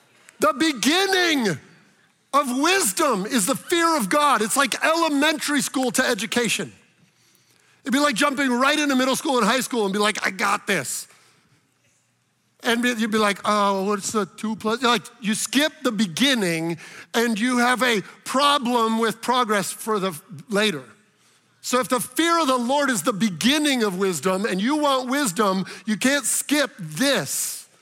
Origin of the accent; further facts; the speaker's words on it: Arizona, United States; I grew up in Arizona, right?